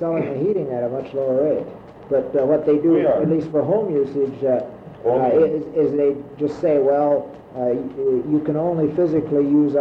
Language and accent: English; Illinois, United States; Illinois.